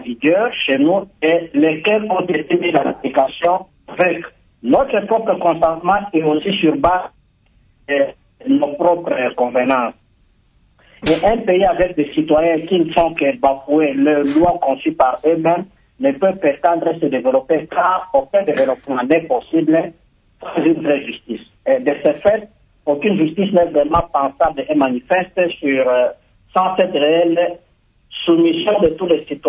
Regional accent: DR Congo; chez nous, en République démocratique du Congo

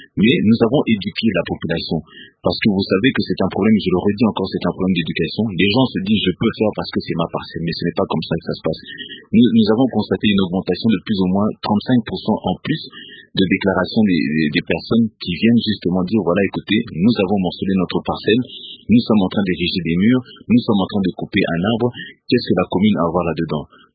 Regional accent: Kitambo, Kinshasa, DR Congo; born there; je suis né à Kitambo, ma mère aussi.

